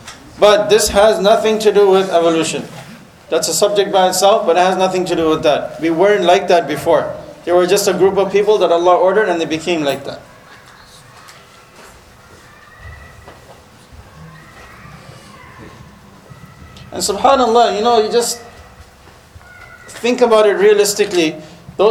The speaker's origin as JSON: {"language": "English", "country": "Canada", "said": "I'm Canadian. I was born Canadian."}